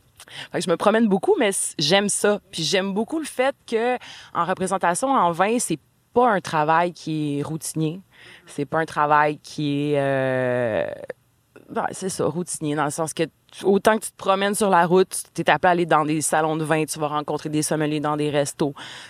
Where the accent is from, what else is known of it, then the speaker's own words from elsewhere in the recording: Joliette, Quebec, Canada; also born or lived in Baie-Saint-Paul; En gros, j'ai grandi à Joliette, ma famille est en Mauricie. J'ai fait mon cours de vin à la Malbaie, donc j'ai habité pendant 8 mois à Baie-Saint-Paul et aussi à Québec.